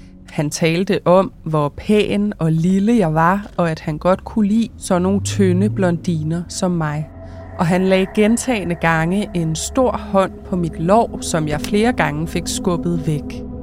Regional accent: Esbjerg, Region of Southern Denmark, Denmark; Vi kommer begge fra Esbjerg, så det var noget af en omvæltning.

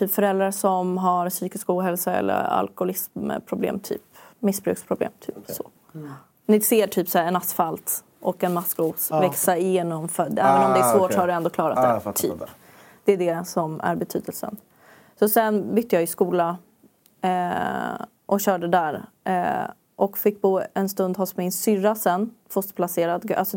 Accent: Vårberg, Stockholm County, Sweden; jag växte upp i Vårberg. Gick Lillholmsskolan där. Bodde där med min familj.

